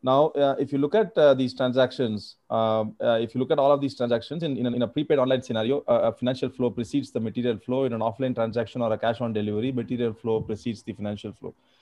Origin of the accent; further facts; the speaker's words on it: Madurai, Tamil Nadu, India; Madurai, my hometown, was a very large coconut producing zone.